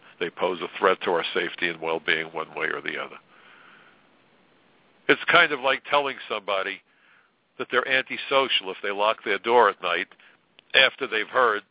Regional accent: New York, United States; out here on Long Island, or as we jokingly say, Long Island, being a New Yorker.

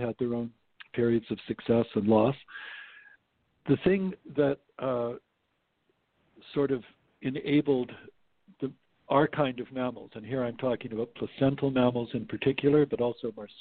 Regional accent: Edmonton, Alberta, Canada; Well, so I grew up in Western Canada in Edmonton, Alberta, mm-hmm. and I started college there.

